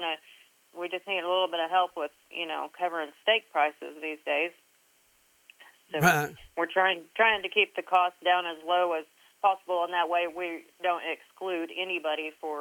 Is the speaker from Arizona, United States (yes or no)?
no; Mooreland, Oklahoma, United States; now in Shattuck, United States; I grew up in Moreland. I grew up on a feeder stalker operation farm. Then I got married, moved over here to Shattuck, and we've got cow-calf operations.